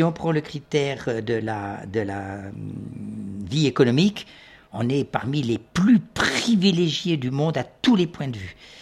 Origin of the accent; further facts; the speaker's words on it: France; moved away; also born or lived in Philippines; Et en 2001, la mort dans l'âme, j'ai quitté les Philippines pour rentrer dans mon pays, la France.